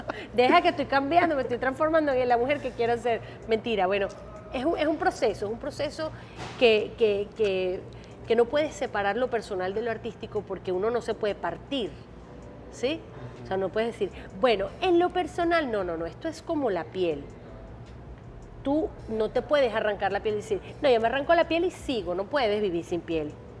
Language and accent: Spanish; Venezuela; moved away; also born or lived in Mexico; primero me fui, como te dije, a Israel, luego viví unos años en México y finalmente me vine para acá. O sea, yo salí de Venezuela hace 30 años y aquí tengo como unos 22.